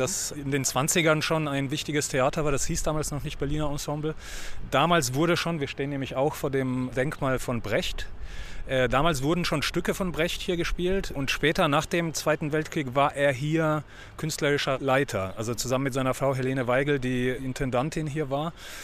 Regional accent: Poland; now in Germany; Ich komme ja aus Polen, bin in Polen aufgewachsen und bin quasi noch vor dem Mauerfall sind wir geflohen aus Polen.

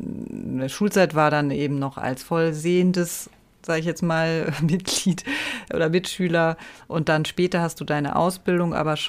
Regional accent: Göttingen, Lower Saxony, Germany; born there; moved away; also born or lived in North Germany; auch erstmal gar nicht hier geboren, aber ich lebe jetzt auch schon über 25 Jahre in der Stadt. Komme aber eigentlich gebürtig aus Göttingen und dann mit einem kleinen Umweg über den Norden Westdeutschlands.

